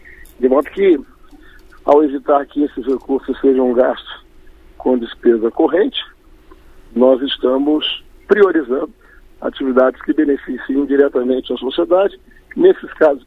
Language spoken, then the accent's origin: Portuguese; Espírito Santo, Brazil; Eu mesmo sou de um estado do Espírito Santo